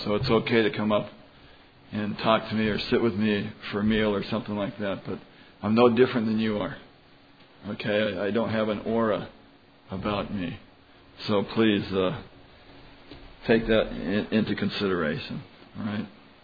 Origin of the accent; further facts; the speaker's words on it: California, United States; I'm originally from California, West Coaster.